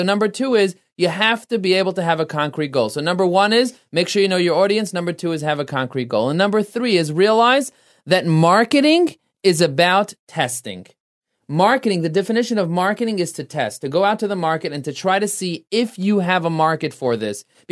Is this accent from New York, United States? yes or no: yes; Brooklyn, New York, United States; I'm talking to you because we're from Brooklyn.